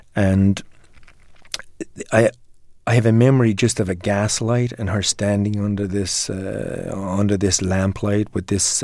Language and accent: English; Dublin, Leinster, Ireland; It was a working-class family in Dublin, and my father was a laborer, and he had to work really, really hard.